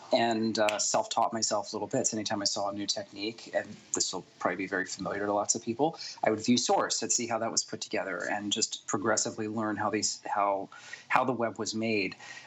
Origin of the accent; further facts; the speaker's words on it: Alabama, United States; I'm originally from Alabama, and I went to a fine arts high school mainly for painting.